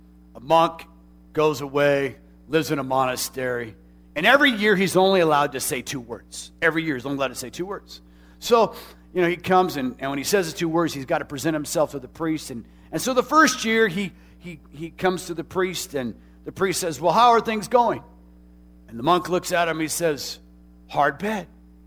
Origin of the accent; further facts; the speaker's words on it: Arizona, United States; And no matter where you are, I grew up in Arizona. It's okay. It's hot in the summertime in Arizona, 110 degrees.